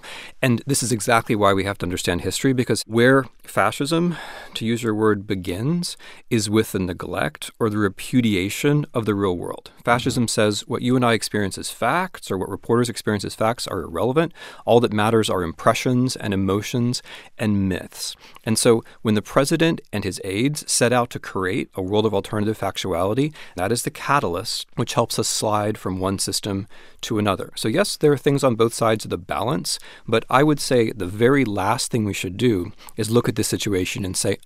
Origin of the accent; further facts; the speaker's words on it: United States; I'm an American, but I'm not a historian of the United States.